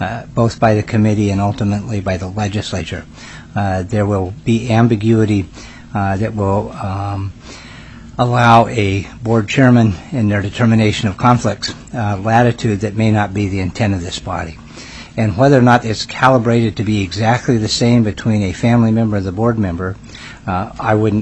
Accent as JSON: {"language": "English", "town": "Kodiak", "region": "Alaska", "country": "United States", "said": "I'm from Kodiak."}